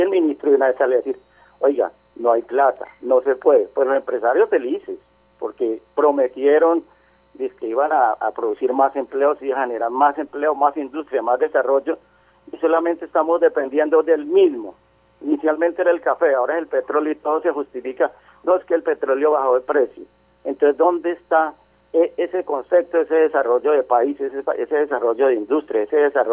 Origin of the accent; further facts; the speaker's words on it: Colombia; lo que nosotros pagamos como colombianos